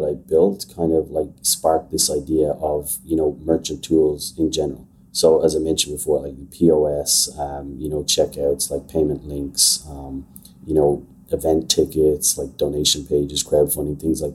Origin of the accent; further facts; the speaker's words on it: Ireland; So I'm Irish. I grew up in Ireland. I went to art school, went to college, art college in Ireland.